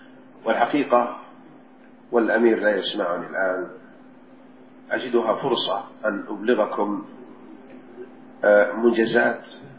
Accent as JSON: {"language": "Arabic", "town": "Jeddah", "region": "Makkah Province", "country": "Saudi Arabia", "tie": "born there", "said": "وأنا ابن هذه البلد وقد ولدت في جدة"}